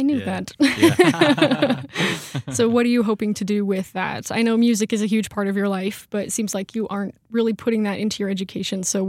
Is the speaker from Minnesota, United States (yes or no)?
no; Temecula, California, United States; Yeah, I'm south of there. I'm from Temecula, Marietta area.